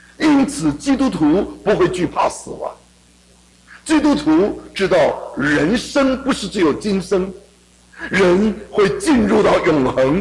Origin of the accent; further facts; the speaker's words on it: China; 我们中国人过年的时候，不是在门上、窗上、柜子上都贴一个符